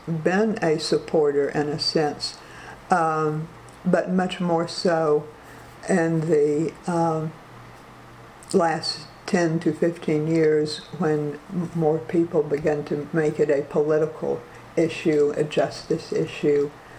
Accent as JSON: {"language": "English", "region": "the South", "country": "United States", "tie": "born or raised there", "said": "after growing up in the South during the Civil Rights Movement"}